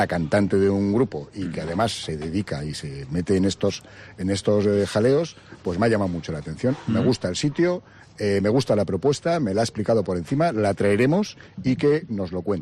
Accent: Madrid, Community of Madrid, Spain; como soy de Madrid, sabe usted que los churros ahí es casi religión

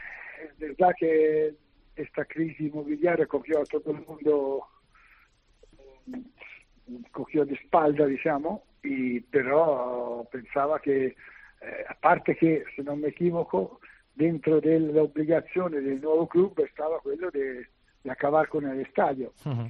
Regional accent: Italy; Spanish is a second language; no hablo castellano, no hablo valenciano, digo, pero soy italiano

